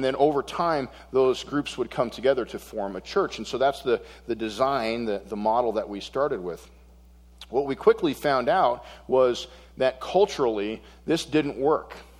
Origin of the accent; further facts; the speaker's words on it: Boulder, Colorado, United States; I was raised in Boulder Public School, so I'm not even totally sure I know what a participle is